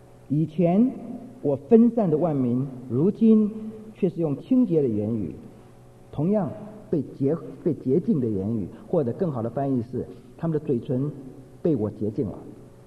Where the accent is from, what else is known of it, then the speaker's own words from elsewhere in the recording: China; 今天我们在这里的人，不单单我们中国人，不单单是美国人，我们有韩国人